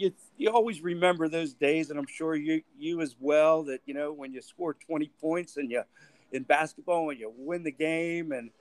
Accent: Johnstown, Pennsylvania, United States; Well, I grew up in Johnstown, Pennsylvania, and that's about an hour southeast of Pittsburgh. And it almost considered a little Pittsburgh. Steel mills, coal mining, and a nice community.

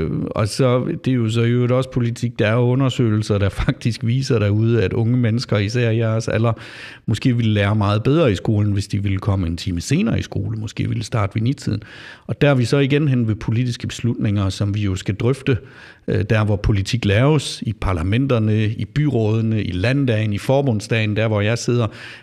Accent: Flensburg, Schleswig-Holstein, Germany; jeg er opvokset i Flensburg Weiche i Sporskifte

